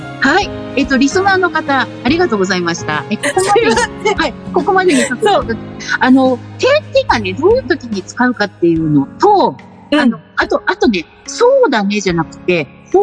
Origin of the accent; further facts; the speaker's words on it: Tokyo, Japan; 私は、東京生まれ、東京育ちで